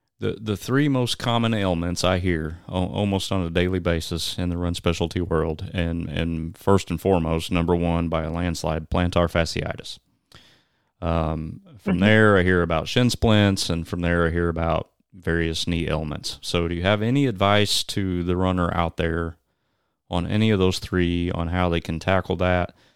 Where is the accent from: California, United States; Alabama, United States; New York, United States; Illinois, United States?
Illinois, United States; So here, I'm from Southern Illinois, and here in Southern Illinois, we have the River to River Relay.